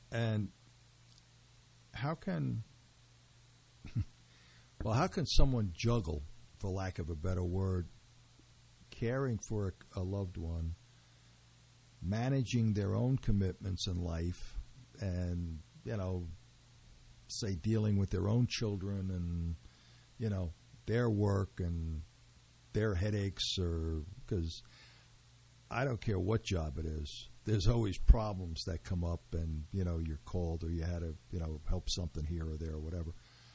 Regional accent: Teaneck, New Jersey, United States; also born or lived in Brooklyn, New York; I mean, I was born in Brooklyn. I was raised there halfway, and then they moved to Teaneck.

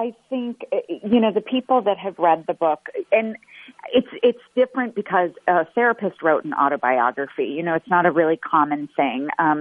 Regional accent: Chicago, Illinois, United States; Well, I am born and raised in Chicago above my parents' bar. That should say enough.

